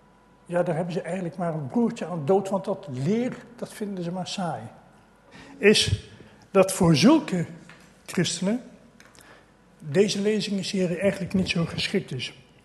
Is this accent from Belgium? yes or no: no; Nijmegen, Gelderland, Netherlands; born there; now in Apeldoorn, Netherlands; Ik kom uit Apeldoorn. Daar ben ik overigens niet geboren. Ik ben geboren in Nijmegen. Dat zult u waarschijnlijk nog wel aan mijn accent horen. Maar ik woon nu alweer een jaar of 30 in Nijmegen. Even in Apeldoorn.